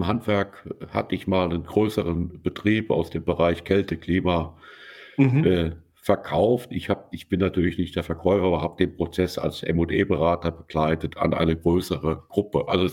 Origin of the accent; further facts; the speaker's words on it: Bonn, North Rhine-Westphalia, Germany; Ich selbst bin aus Bonn